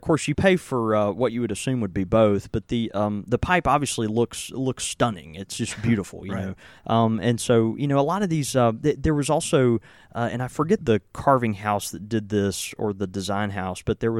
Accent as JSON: {"language": "English", "region": "Southern United States", "country": "United States", "said": "I am a redneck from the South"}